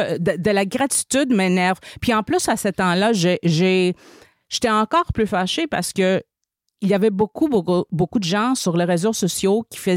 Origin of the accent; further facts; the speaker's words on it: Montreal, Quebec, Canada; Puis finalement, on a déménagé dans une petite ville. Ouais. Je viens de Montréal.